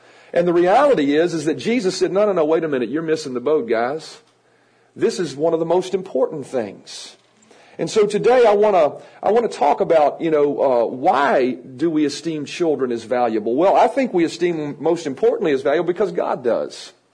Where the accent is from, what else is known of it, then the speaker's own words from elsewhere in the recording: Roanoke, Virginia, United States; I am from Roanoke, Virginia.